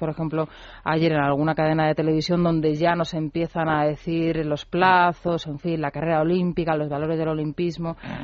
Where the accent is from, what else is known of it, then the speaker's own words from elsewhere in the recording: Madrid, Community of Madrid, Spain; Yo públicamente me manifiesto como madrileña que paga religiosamente sus impuestos todos los meses